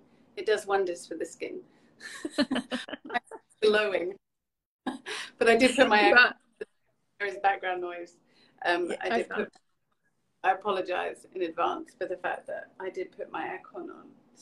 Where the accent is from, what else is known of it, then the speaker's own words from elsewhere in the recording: England, United Kingdom; now in Australia; I have aligned myself as an English person to recognize that the jacaranda coming out and blossoming is an indication to a time of year.